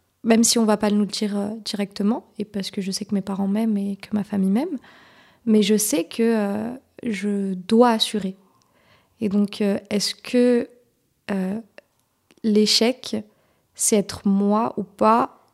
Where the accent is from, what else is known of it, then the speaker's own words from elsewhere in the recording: Morocco; born there; moved away; Bah, en fait, je suis pas née ici, je suis née au Maroc.